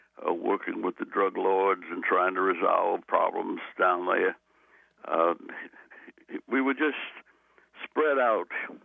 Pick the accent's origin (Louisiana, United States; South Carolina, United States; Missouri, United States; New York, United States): Louisiana, United States; New Orleans; And, of course, nobody knew me. I was from New Orleans. I'm not a Baptist or a Methodist. I'm a Congregationalist, United Church of Christ.